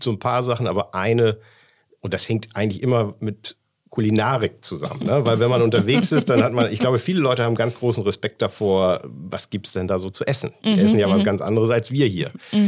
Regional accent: Hamburg, Germany

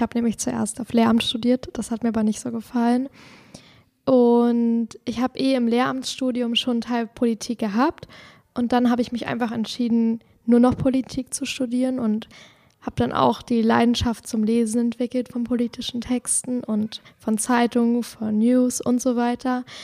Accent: Berlin, Germany; ich bin 20, bin in Zehlendorf aufgewachsen

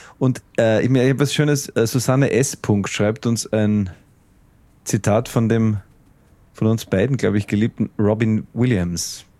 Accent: Switzerland; now in Vienna, Austria; Als Schweizerin mit einer Mama aus Österreich und die nun selbst schon über 10 Jahre in Wien lebt

